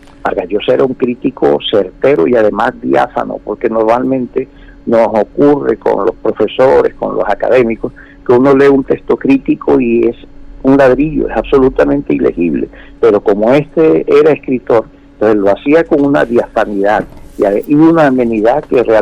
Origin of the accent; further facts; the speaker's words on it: Colombia; incluso como colombiano